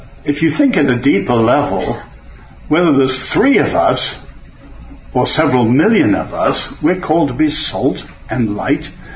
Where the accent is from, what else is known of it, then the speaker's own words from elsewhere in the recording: England, United Kingdom; I grew up in England too.